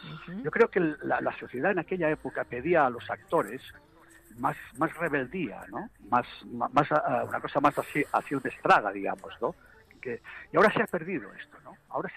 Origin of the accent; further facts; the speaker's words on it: Catalonia, Spain; Yo crecí con Pepe Isbert en Cataluña